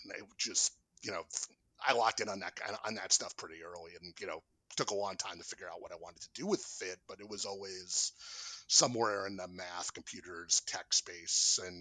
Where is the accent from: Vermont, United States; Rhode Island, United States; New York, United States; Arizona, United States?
New York, United States; my former next door neighbor from growing up in New York